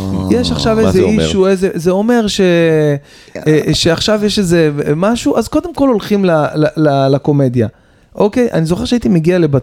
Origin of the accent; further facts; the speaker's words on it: Bat Yam, Tel Aviv District, Israel; אם היה לנו משחק בית ביפו, הייתי הולך ברגל, מבת ים עד יפו, בתור ילד בן 10 לבד, ביום שבת, ב-8 בבוקר